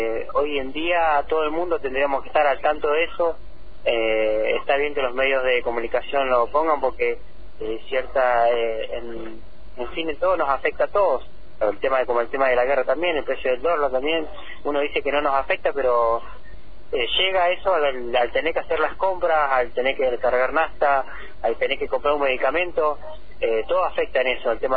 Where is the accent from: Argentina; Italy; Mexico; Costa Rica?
Argentina; es parte de nuestros derechos como argentinos